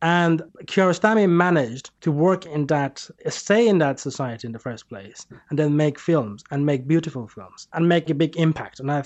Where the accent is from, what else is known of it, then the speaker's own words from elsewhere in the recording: Iran; I lived there all my life, you know. I was born in Iran.